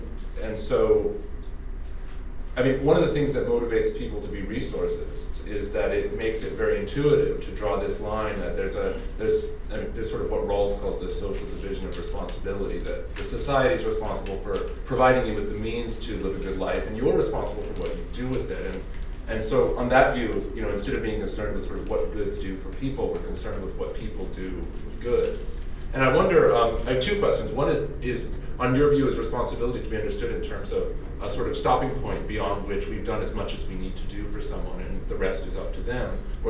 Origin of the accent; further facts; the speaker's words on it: Toronto, Ontario, Canada; from Toronto.